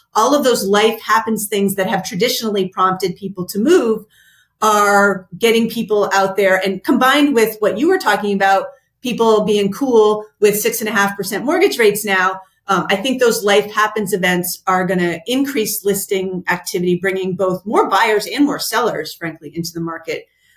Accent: Vermont, United States; I'm from Vermont originally. Vermont would pay you $10,000 to come move to Vermont because they weren't getting anyone to move to Vermont.

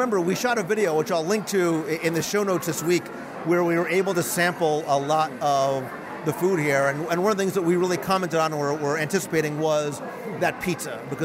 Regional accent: New Jersey, United States; now in Florida, United States; So as a Florida resident who was born and raised in New Jersey, I'm constantly on a quest for a little taste of home

